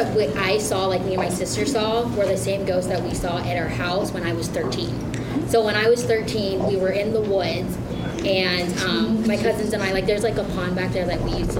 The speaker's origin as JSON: {"language": "English", "region": "Central Luzon", "country": "Philippines", "said": "No, we're from Zambales."}